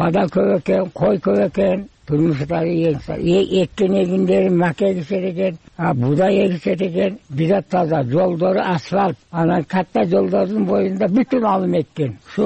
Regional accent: Osh, Osh Region, Kyrgyzstan; каяктан болосуз, мен Оштон болом.

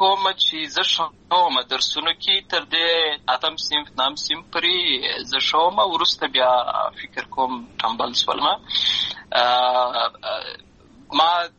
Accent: Lashkar Gah, Helmand, Afghanistan; زه په اصل کې د اروزګان ولایت یم اما زه په هلمند ولایت لشکرګاه کې پیدا شوی یم اما د لوی سوی یم عملته مې ښوونځی لوستی ده عملته مې ټول ژوند مې له هماغه ځای څخه پیل شوی دی خو په اصل کې زه د اروزګان ولایت څخه

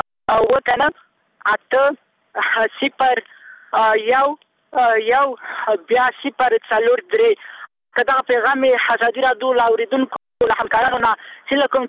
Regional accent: Kabul, Afghanistan; موږ د کابل یو خوښ کابل کیو

